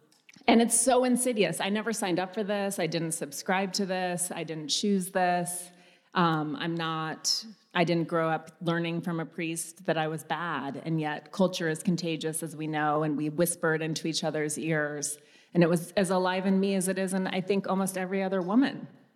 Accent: Montana, United States; I grew up in Montana. My father's Jewish.

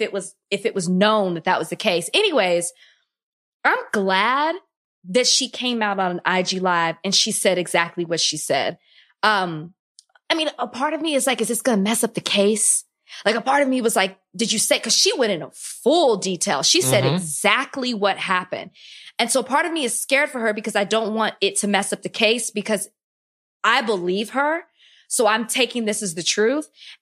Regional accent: Dallas, Texas, United States; I'm from Dallas so I was what you know about H-Town like that kind of stuff so stop.

